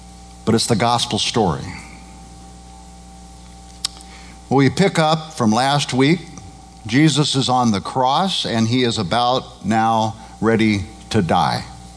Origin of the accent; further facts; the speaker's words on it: Midwest, United States; because I grew up in the Midwest, and every spring I would see clouds